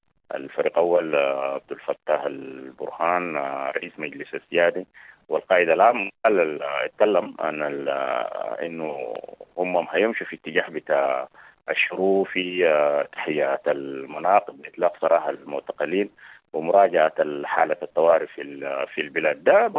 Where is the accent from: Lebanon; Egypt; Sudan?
Sudan